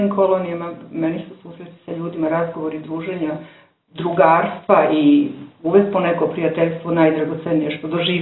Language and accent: Serbian; Užice, Šumadija and Western Serbia, Serbia; dolazim iz Užica